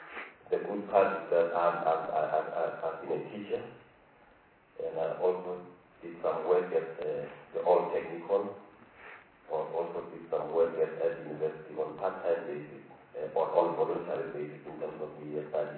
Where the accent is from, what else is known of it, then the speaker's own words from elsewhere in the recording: Limpopo, South Africa; I come from Limpopo